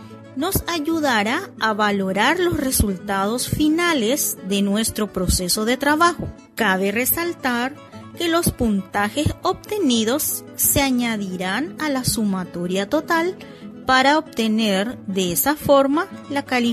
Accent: Chontal, Cajamarca, Peru; Provengo del distrito de Chontal, provincia de Jaén, región Camajarca.

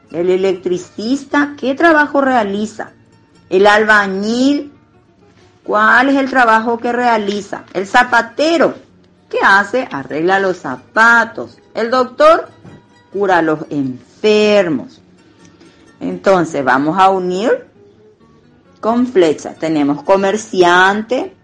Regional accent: Paraguay; Entonces nosotros tenemos nuestros símbolos nacionales, ¿no? Que nos identifican como paraguayos

